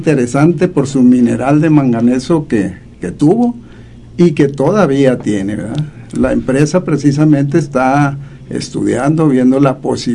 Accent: Tampico, Tamaulipas, Mexico; also born or lived in San Luis Potosí; yo nací en San Luis Potosí, pero crecí en Tampico, Tamaulipas.

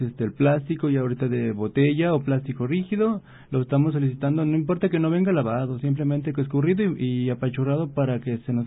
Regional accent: Mexico; Somos de México

